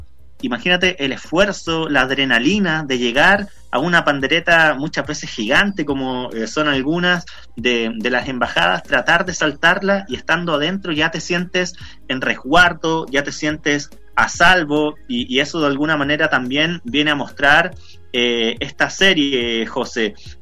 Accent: Chile; ¿Qué sorprende a uno como chileno al momento de ver esta serie

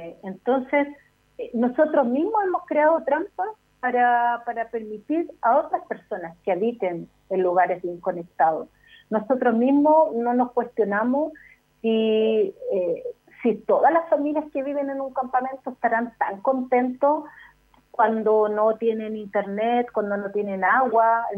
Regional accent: Chile; como chilenos y chilenas también hemos sido inmigrantes maltratados, racializados en otros lugares

